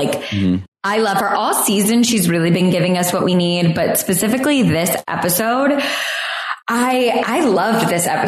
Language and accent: English; Michigan, United States; but I grew up in Michigan, and in my backyard there, we have a gigantic hill that leads down to a lake.